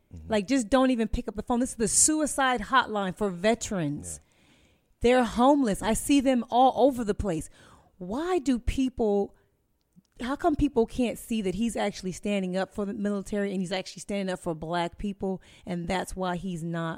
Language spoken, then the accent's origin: English; United States; All of us are Americans.